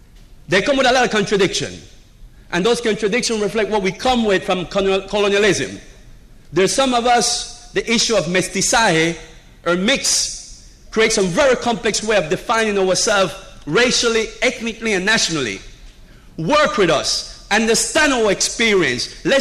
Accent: Panama; I'm from Panama. One of my grandparents from Jamaica. One of them from Martinique. And I grew up in a Spanish-speaking country.

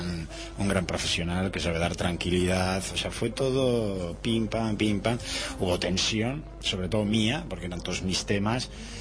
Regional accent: Bilbao, Basque Country, Spain; soy de Bilbao.

